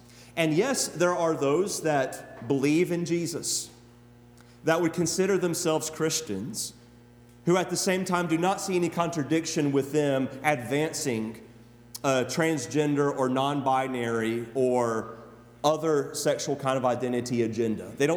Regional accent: Alabama, United States; You know, I think most of you know I'm from Alabama, right? The north central part of the state.

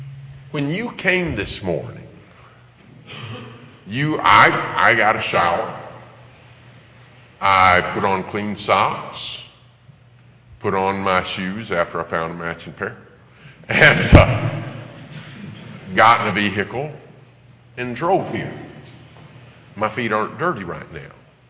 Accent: United States; I'm an American.

